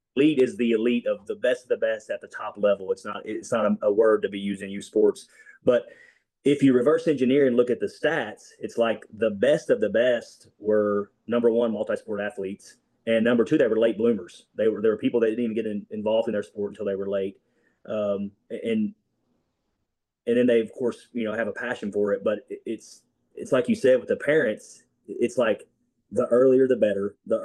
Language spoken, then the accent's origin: English; Missouri, United States; accent: Southern; Yeah, so it's crazy because I was really above that Northern line, that Southern line. I grew up in a small town in Southeast Missouri